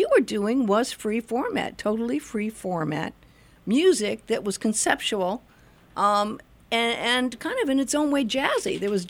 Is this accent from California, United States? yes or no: yes; Hollywood, California, United States; Well, I grew up in Hollywood, and I was born in Hollywood and grew up in Hollywood, and right above the Sunset Strip, as a matter of fact